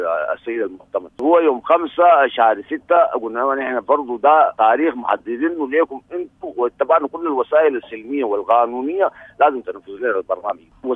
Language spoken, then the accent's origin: Arabic; Sudan; ونحن كسودانيين في مواطنين من المنطقة